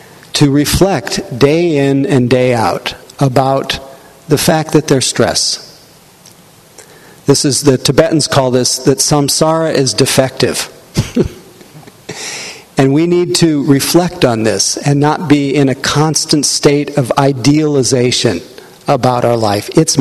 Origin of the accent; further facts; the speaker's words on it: India; now in Wyoming, United States; It's not like when I was growing up in India. Everyone here in Wyoming is white.